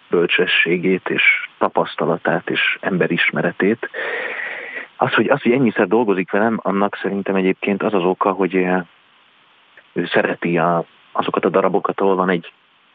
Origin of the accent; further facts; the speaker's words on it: Budapest, Hungary; mert egyébként budapesti vagyok